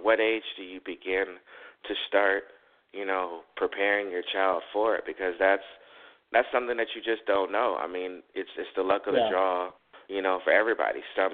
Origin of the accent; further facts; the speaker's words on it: Compton, California, United States; we grew up in Compton and, you know, in the heart of the gang violence.